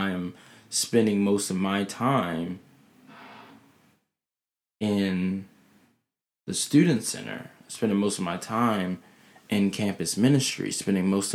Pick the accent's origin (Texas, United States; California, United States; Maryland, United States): Maryland, United States; Baltimore; talk about how I feel being a young 20-year-old African-American male in Baltimore City, born and bred in Baltimore City, but going to a Jesuit Catholic college and university.